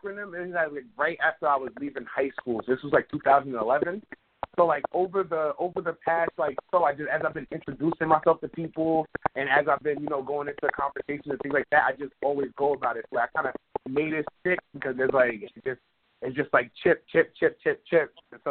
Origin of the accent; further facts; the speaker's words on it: Queens, New York, United States; also born or lived in Bridgeton, New Jersey; I am originally from Jersey, and I was born in, like, South Jersey in Bridgeton, and I was out there for, like, 9 years, and then I moved up to Queens